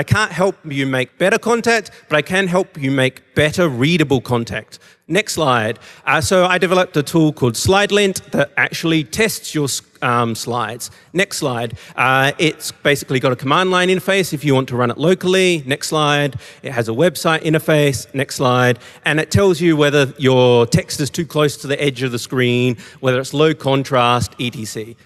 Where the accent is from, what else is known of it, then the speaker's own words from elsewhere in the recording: Australia; I'm from Australia